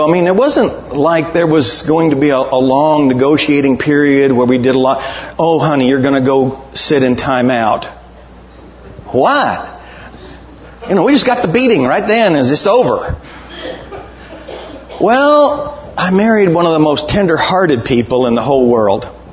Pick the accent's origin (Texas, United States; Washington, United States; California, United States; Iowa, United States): Texas, United States; I was born and raised in Texas, and my mother had the fastest hands in the West.